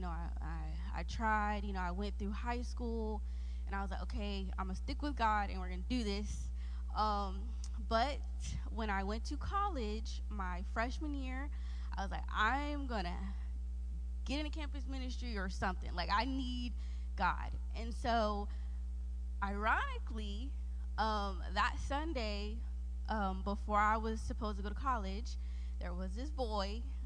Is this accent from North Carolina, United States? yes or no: yes; Greensboro, North Carolina, United States; now in Georgia, United States; I was born in Greensboro, Georgia, and I've lived in North Carolina pretty much my whole life until about 2014. My dad got a job offer, so we moved to Georgia.